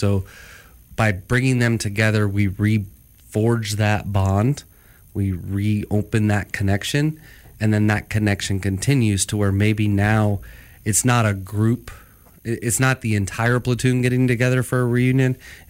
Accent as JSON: {"language": "English", "region": "Ohio", "country": "United States", "said": "So it's area code 937. If you don't know, I'm from Ohio."}